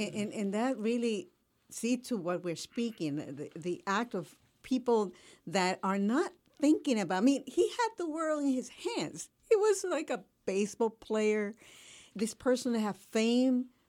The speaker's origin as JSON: {"language": "English", "country": "Puerto Rico", "tie": "born or raised there", "said": "regarding my hometown, Puerto Rico, regarding one of our greatest baseball player, Roberto Clemente."}